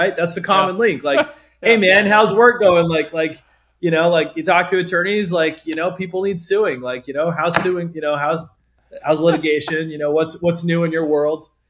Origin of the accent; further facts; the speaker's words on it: Idaho, United States; I grew up, I was the oldest of 7 kids. I'm originally from Idaho. My dad was a seminary teacher.